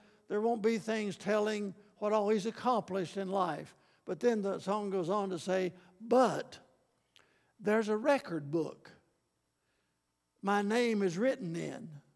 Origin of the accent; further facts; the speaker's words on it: Tennessee, United States; I was raised in East Tennessee